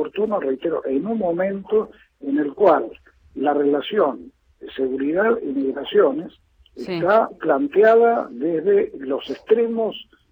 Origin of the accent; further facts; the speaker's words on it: Argentina; nosotros como argentinos